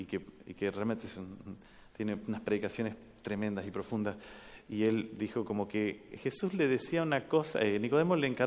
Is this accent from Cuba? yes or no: no; Argentina; born there; En Ecuador, nací en Argentina.